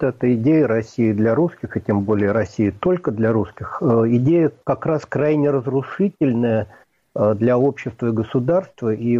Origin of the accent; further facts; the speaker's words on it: Belarus; Да, как бы мы белорусы, независимо от того, говорим ли мы преимущественно на русском языке или преимущественно на белорусском, либо владеем одинаково хорошо обоими.